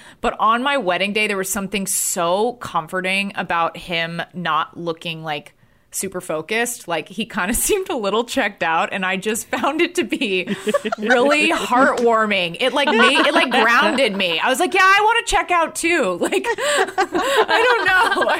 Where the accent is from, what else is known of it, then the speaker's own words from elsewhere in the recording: Texas, United States; it's just like not my vibe as like a Texan Jew.